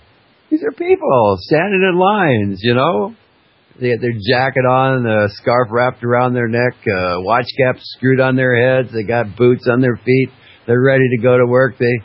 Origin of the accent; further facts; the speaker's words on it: Alaska, United States; You know, that's twice as big as the town I grew up in Alaska.